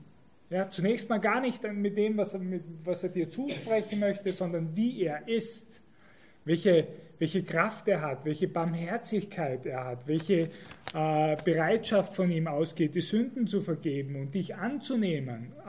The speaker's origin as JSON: {"language": "German", "country": "Austria", "said": "in meiner alten Heimat in Österreich in den Bergen."}